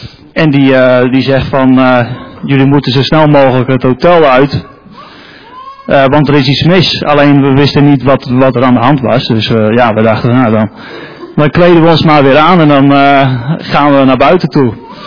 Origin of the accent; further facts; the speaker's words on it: Tollebeek, Flevoland, Netherlands; Ik ben opgegroeid in Tollebeek.